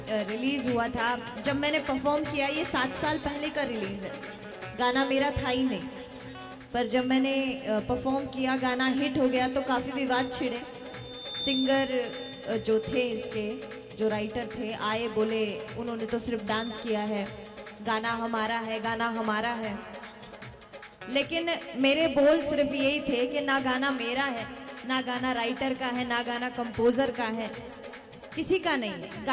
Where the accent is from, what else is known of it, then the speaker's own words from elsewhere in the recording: Delhi, India; born there; मेरे पापा यूपी से हैं, मेरी माँ हरियाणा से हैं, मैं दिल्ली में पैदा हुई हूँ, as an artist Haryana represent करती हूँ।